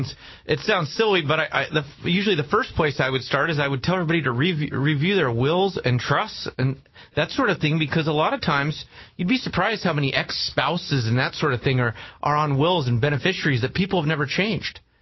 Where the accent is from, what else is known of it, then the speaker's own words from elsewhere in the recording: Richland, Washington, United States; I came to town. I grew up in Richland.